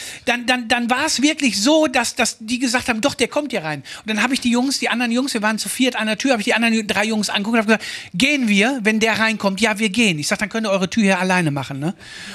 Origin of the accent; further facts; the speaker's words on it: Germany; Und bei uns in Deutschland, ich weiß nicht, ob das hier aus ist, wenn du nicht stubenrein bist, kommst du nicht im Kindergarten. So war das damals.